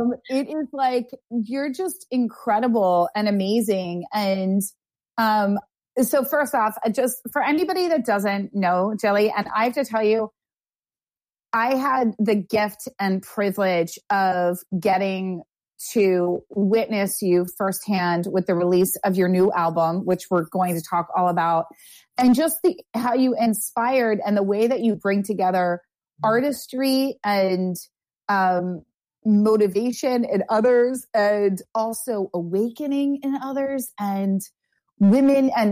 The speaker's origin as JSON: {"language": "English", "country": "United States", "tie": "born or raised there", "said": "I was born and raised in America."}